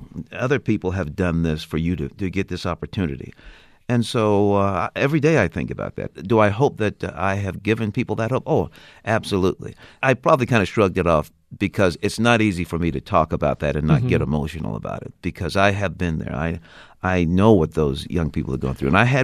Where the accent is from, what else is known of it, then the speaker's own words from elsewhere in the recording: Omaha, Nebraska, United States; I'm 64. When I was a kid growing up in Omaha, the only black folk on TV I saw were people who were getting arrested